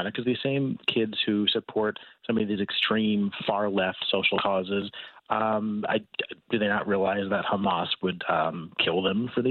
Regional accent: United States; And it really is, as an American, I think we should be concerned

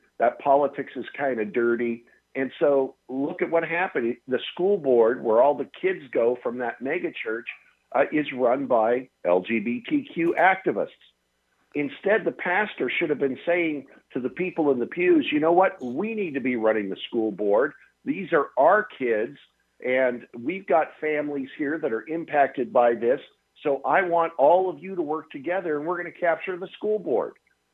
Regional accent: Seattle, Washington, United States; moved away as an adult; So I'm originally from Seattle. I hopped in my car and I drove to Washington, D.C. and I joined the Reagan administration.

